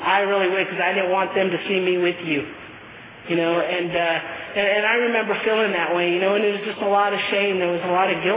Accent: United States; I didn't know if he was going to accept me because, I'm Native American, and he probably wanted nothing to do with me.

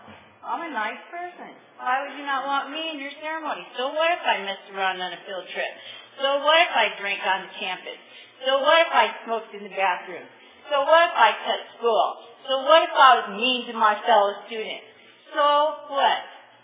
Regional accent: Michigan, United States; And I'm from Michigan.

